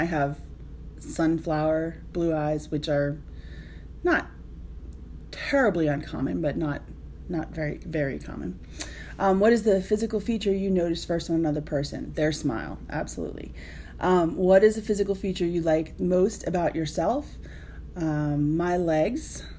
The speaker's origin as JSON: {"language": "English", "town": "Boston", "region": "Massachusetts", "country": "United States", "accent": "Boston", "said": "And probably that I'm from Boston because I worked wicked hard at getting rid of my accent."}